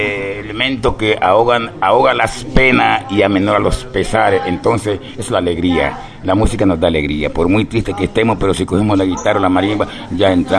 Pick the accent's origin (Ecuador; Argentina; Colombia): Ecuador; Borbón, Esmeraldas; Soy de Borbón, pero mis padres vivían en el río Cayapa junto con los indígenas Cayapa. Y yo vivía también allá con ellos.